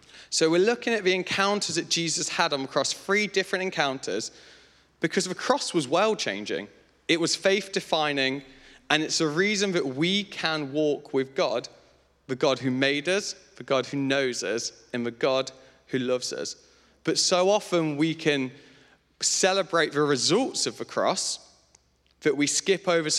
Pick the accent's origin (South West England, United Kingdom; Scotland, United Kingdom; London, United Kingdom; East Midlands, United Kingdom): East Midlands, United Kingdom; Leicester; accent: Leicester; I'm from Leicester. So I apologize for the horrendous accent, because nobody goes, oh, I'd like a Leicester accent.